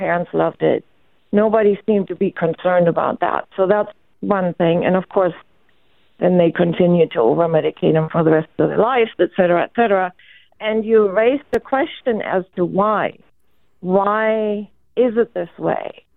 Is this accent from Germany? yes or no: yes; Germany; now in United States; I grew up in Germany. It's very different in Europe.